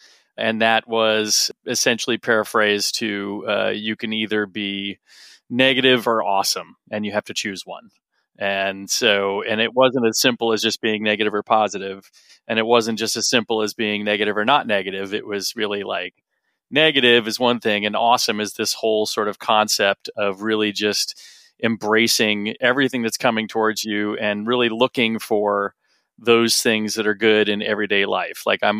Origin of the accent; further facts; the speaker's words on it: California, United States; Well, I grew up in California too.